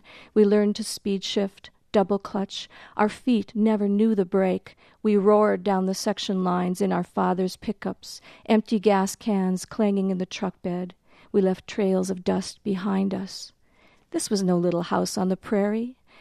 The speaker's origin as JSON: {"language": "English", "region": "North Dakota", "country": "United States", "tie": "born or raised there", "said": "Well, the five-county area that I grew up in North Dakota is called the Sauerkraut Triangle"}